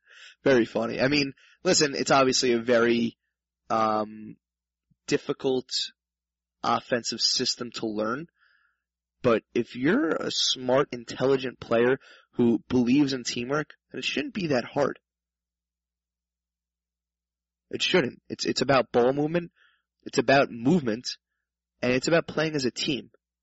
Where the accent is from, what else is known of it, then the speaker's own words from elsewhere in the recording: New York, United States; I grew up on Long Island. I'm an impatient person myself.